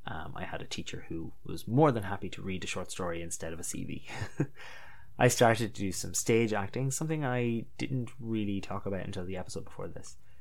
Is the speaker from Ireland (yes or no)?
yes; Ireland; accent: American; also born or lived in United States; I started school here in Ireland and lost my American accent in 2 weeks